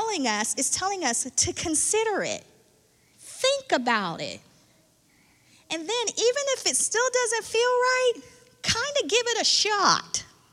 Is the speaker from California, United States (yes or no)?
no; Columbus, Ohio, United States; I knew that about cows, and I'm from Columbus.